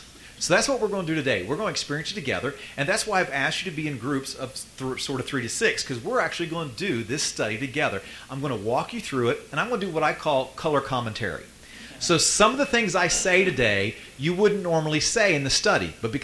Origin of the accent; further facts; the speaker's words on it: West Virginia, United States; I am from West Virginia.